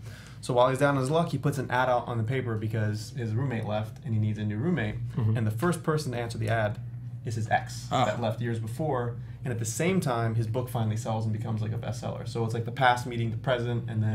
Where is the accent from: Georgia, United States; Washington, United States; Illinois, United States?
Georgia, United States; Atlanta; I'm from Atlanta. I went to high school in Atlanta, Forsyth County.